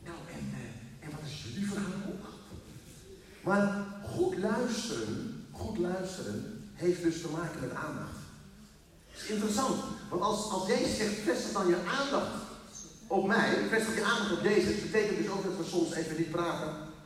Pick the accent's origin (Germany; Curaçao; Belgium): Germany; now in Netherlands; alleen jammer dat ik uit Duitsland kom, weet je wel?